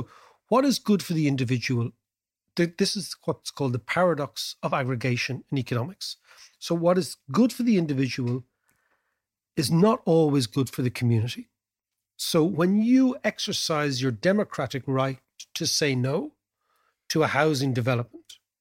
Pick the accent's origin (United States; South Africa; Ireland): Ireland; Dublin, Leinster; in Dublin, let's say, because we're from Dublin, 1 million people.